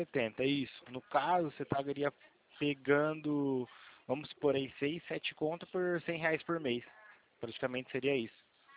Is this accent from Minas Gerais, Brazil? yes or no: no; Campinas, São Paulo, Brazil; Eu sou daqui de Campinas.